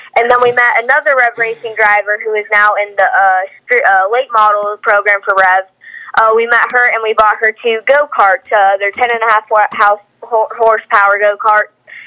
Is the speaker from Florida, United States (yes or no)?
yes; Sarasota, Florida, United States; Yes, I'm from Sarasota, Florida.